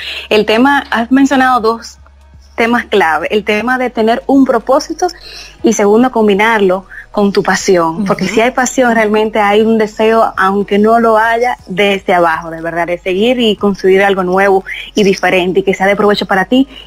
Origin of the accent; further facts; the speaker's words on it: Santiago de los Caballeros, Santiago, Dominican Republic; soy una orgullosa santiaguera, la ciudad corazón